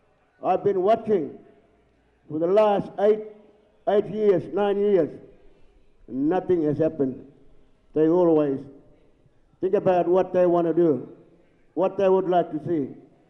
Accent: Northern Territory, Australia; I come from the Yolngamatta speaking mob in the East Arnhem Land.

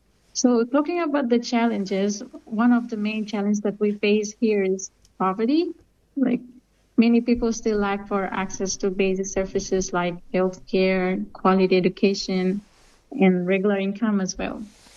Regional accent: Baguia, Baucau, Timor-Leste; from Bagia Bacau, Timor-Leste.

